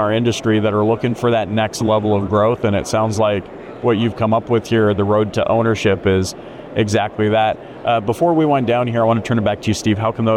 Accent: British Columbia, Canada; also born or lived in Edmonton, Alberta; now in Dallas, United States; I grew up in British Columbia.

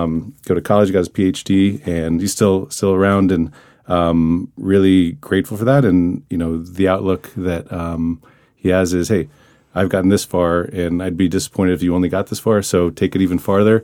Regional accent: Columbus, Ohio, United States; And, I grew up in Columbus, Ohio, so there weren't sommeliers there.

